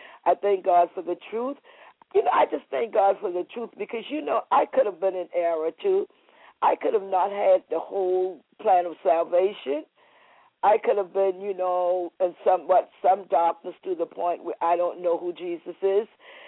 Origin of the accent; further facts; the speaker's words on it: East Coast, United States; I'm from the East Coast, but he took me out there and he saved me.